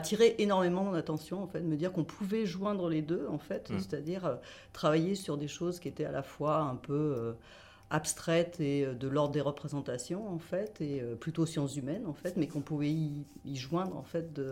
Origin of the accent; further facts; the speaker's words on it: Paris, Île-de-France, France; Du coup, j'ai acheté ce livre alors que j'étais encore à Paris. Je viens de Paris.